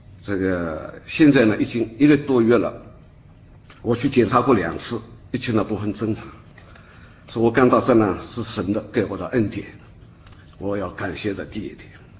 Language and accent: Chinese; Shaoxing, Zhejiang, China; 因为呢我是13岁呢这个学徒打这个西伯，我是绍兴人